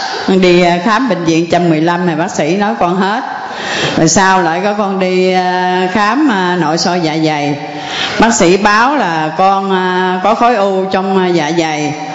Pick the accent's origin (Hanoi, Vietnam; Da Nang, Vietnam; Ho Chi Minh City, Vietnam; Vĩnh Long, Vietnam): Vĩnh Long, Vietnam; Dạ ở Vĩnh Long.